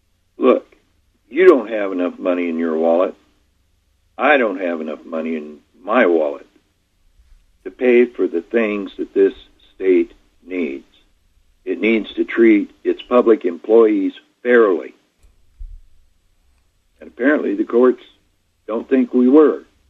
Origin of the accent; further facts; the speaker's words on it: Oregon, United States; I get embarrassed to say I'm from Oregon when I start talking about public education.